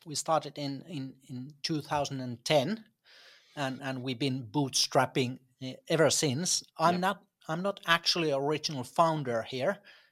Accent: Oulu, North Ostrobothnia, Finland; English is a second language; I'm from Oulu, Finland, and I'm a part of Eventilla crew.

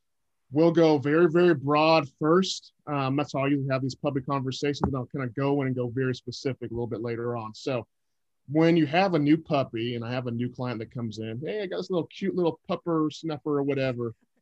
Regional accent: Stockbridge, Georgia, United States; I was cleaning the house where my parents, kind of where I grew up in Stockbridge, Georgia.

